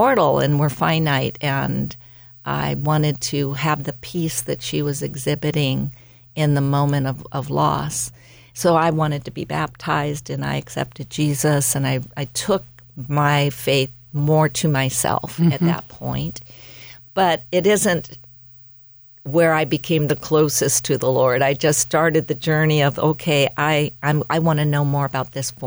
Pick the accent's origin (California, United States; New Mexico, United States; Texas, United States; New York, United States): California, United States; Beverly Hills; But I did from the age 5 on, growing up in Beverly Hills, the 90210, and went to private girls' school.